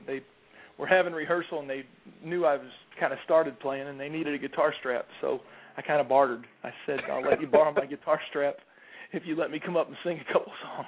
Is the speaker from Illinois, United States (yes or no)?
yes; Illinois, United States; We grew up near St. Louis, about 10 minutes outside of downtown St. Louis in Illinois